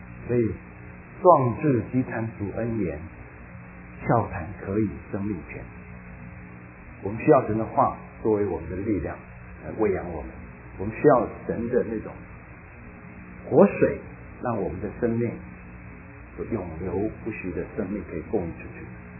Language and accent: Chinese; Taiwan; 对我来说生在台湾长在台湾，我只有一次回过中国，短短的7天在我的家乡厦门几乎足不出户，我觉得我没有真正到过中国。